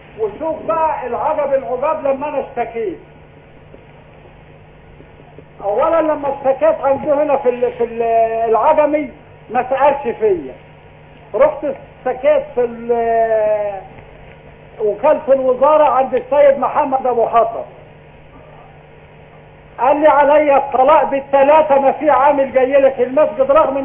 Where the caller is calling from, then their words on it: Alexandria, Alexandria Governorate, Egypt; انا بنكلم حضرتك من اسكندرية من سبع اوقاف العجمي،